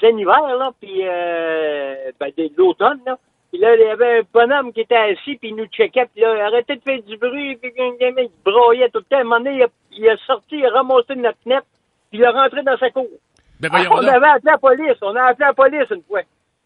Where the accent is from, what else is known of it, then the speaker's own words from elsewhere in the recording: Quebec, Canada; je viens de la Beauce, moi, là.